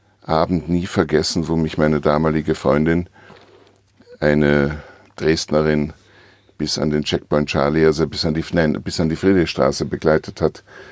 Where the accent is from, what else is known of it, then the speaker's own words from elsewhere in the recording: Vienna, Austria; moved away; ich vermisse natürlich meine Heimat Wien sehr, denn das ist einzigartig.